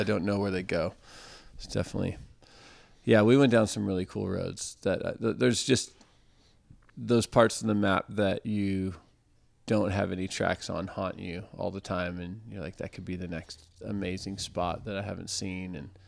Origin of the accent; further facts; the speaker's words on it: California, United States; And then growing up on the Central Coast in California is just incredible.